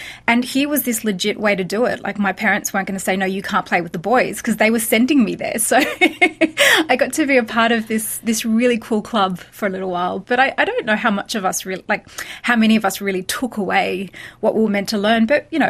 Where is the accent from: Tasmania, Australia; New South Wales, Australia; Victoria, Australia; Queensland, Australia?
New South Wales, Australia; Sydney; I grew up in Sydney. I was born in Sydney. I grew up in the eastern suburbs, which is probably not a very predominantly Arab area.